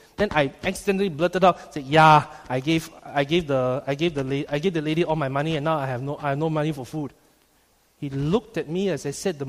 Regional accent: Malaysia; because in Boys Brigade Malaysia, we have a uniform part that distinguishes us of being a Malaysian.

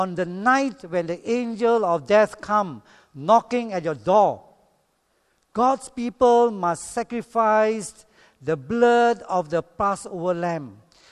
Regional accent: Ipoh, Perak, Malaysia; I was a bit surprised because I come from Ipoh, and Ipoh people are poor people.

